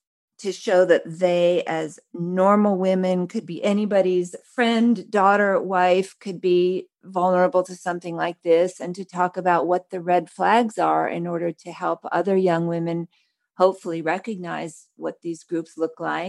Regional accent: Los Angeles, California, United States; My father was an actor. I grew up in Los Angeles.

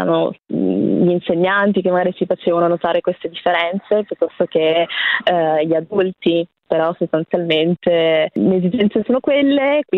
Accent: Verona, Veneto, Italy; essendo per lo più nati e cresciuti a Verona, abbiamo come tutti la dedizione per la nostra città

